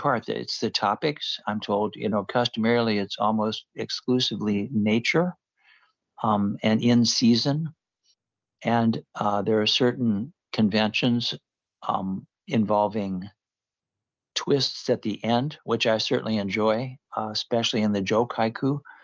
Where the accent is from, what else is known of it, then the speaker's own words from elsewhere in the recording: Iowa, United States; born there; I was born in Iowa